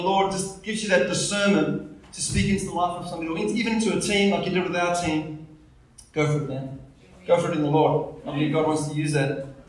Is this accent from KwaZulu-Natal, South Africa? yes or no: no; East London, Eastern Cape, South Africa; moved away as an adult; now in Australia; I'm actually not Australian, Mark, but, you know, I did grow up in South Africa until the age of 20. I grew up in East London. I went to boarding school in Bloemfontein for a while. But, yeah, moved to Australia